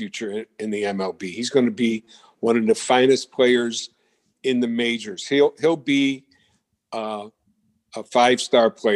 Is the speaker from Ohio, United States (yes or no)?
no; Chicago, Illinois, United States; now in Arizona, United States; I am from Chicago, Illinois. Lived there my entire life, am retired now in Arizona, and looking forward to this interview.